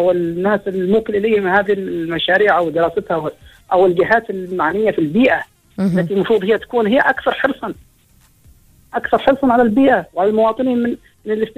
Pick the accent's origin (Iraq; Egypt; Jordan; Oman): Oman; نحن كعمانيين يسكن الاب وابنائه وابناء ابنائه كلهم في بيت واحد احيانا